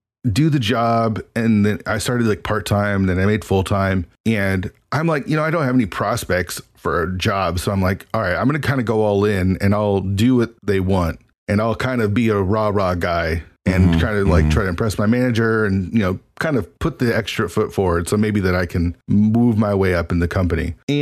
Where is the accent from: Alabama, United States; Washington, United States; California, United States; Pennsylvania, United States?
Washington, United States; So I only went 1 year there. And so then I came back home. That was in New Jersey, and I'm from Washington.